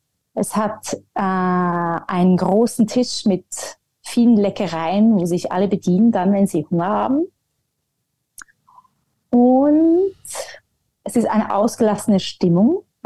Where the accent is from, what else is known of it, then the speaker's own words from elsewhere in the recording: Zurich, Switzerland; in einem Zentrum im Riesbach in Zürich, da wo ich aufgewachsen bin.